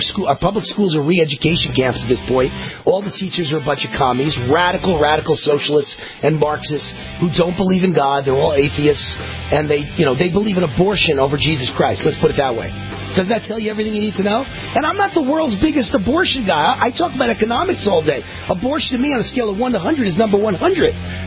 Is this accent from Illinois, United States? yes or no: no; New York, United States; now in California, United States; I'm a Californian. I grew up in New York and spent 15